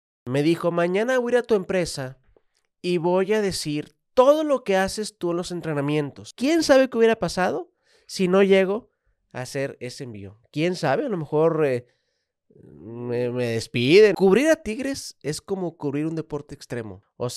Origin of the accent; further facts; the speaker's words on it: Monterrey, Nuevo León, Mexico; Pues yo soy regio, yo nací acá en Monterrey.